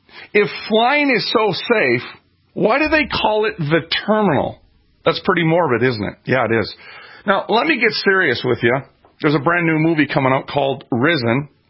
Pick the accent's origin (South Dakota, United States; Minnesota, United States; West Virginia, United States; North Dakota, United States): Minnesota, United States; I'm from Minnesota, friends. Just so you understand, I know all the well.